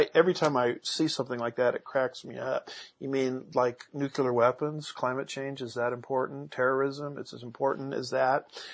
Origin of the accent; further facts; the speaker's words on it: California, United States; And this is how they flipped my home state of California.